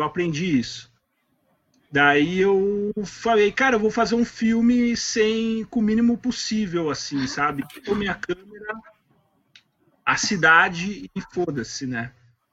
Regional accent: São Paulo, Brazil; eu sou de São Paulo, né? Eu não morei lá minha vida toda, eu morava no interior de São Paulo e depois eu fui para a capital. E eu fui para a capital bem na idade assim, de adolescência, né? 13 para 14 anos.

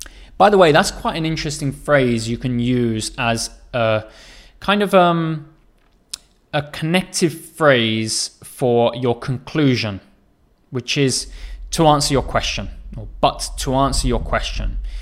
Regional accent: England, United Kingdom; So of course, I'm from England.

